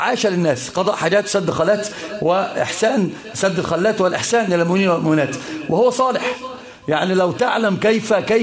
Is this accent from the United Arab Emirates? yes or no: yes; Dubai, United Arab Emirates; والشيخ أنا أتي من دبي وهو من السعودية